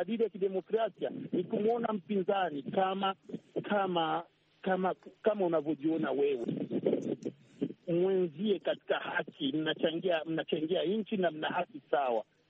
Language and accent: Swahili; Burundi; nirudi kwa mfano nyuma kidogo nielezee kule kwetu nchini Burundi